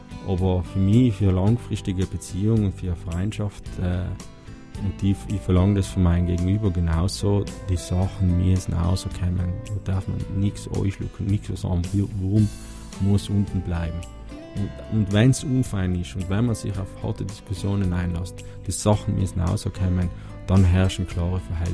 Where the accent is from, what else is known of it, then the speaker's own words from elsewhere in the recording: Trentino-Alto Adige, Italy; Aber daheim, ich sage mal, Südtirol passt schon, ist schon meine Heimat.